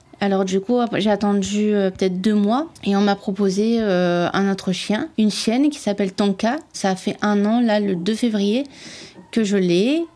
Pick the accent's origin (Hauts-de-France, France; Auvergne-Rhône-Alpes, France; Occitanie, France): Hauts-de-France, France; Carvin; moved away as an adult; j'ai 34 ans et je suis née à Carvin. J'y suis restée jusqu'à l'âge de 19 ans et ensuite je suis allée vivre chez mon père qui était à Nice.